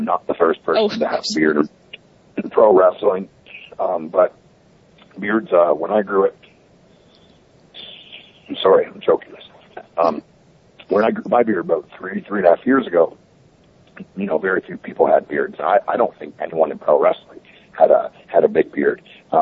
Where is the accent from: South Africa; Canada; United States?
Canada; I grew up in Canada and I've been a Maple Leafs fan since I was like 5 years old, and still am.